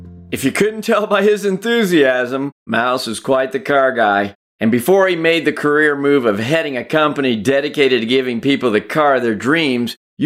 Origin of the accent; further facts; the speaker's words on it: Midwest, United States; And like any little boy growing up in the Midwest, I played with cars.